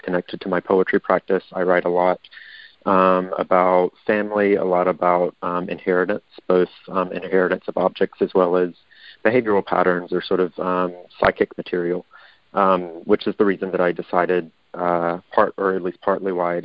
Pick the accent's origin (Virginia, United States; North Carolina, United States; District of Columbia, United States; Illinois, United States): North Carolina, United States; Wilson; I'm from Wilson, North Carolina, so I'm currently in my hometown.